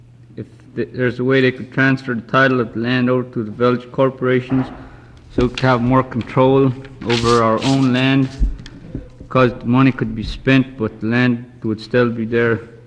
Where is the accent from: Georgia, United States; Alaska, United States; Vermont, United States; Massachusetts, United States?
Alaska, United States; Hughes; and I'm from Hughes.